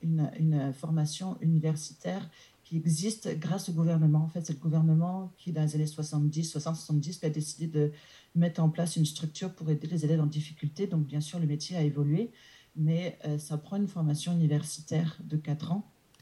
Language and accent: French; France; born there; je suis née en France.